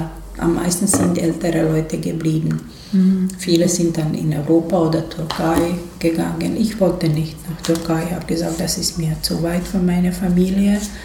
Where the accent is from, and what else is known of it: Srebrenica, Republika Srpska, Bosnia & Herzegovina; born or raised there; moved away as an adult; also born or lived in Novi Pazar